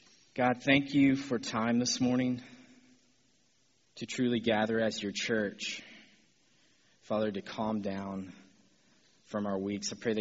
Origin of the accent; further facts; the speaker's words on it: New Caney, Texas, United States; I grew up in New Caney and standing in the equipment room of New Caney High School